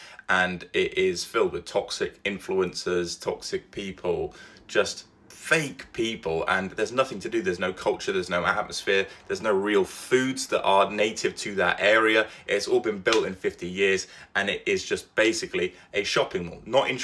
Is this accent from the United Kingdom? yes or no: yes; London, United Kingdom; Once again, maybe this is because I was brought up in London.